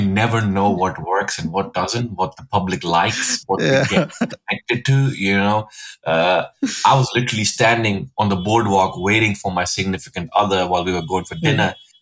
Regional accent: New Delhi, Delhi, India; now in New York, United States; because I was growing up in New Delhi and then moving to New York. My music has had a very interesting inspiration from these two different cultures.

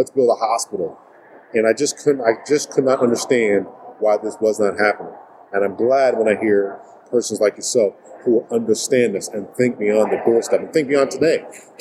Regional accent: Connecticut, United States; I grew up in Connecticut all my life

